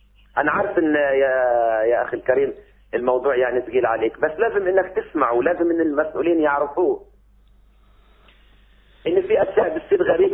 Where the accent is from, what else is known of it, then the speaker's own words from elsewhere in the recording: Palestine; احنا كمواطنين كفلسطينيين كمزارعين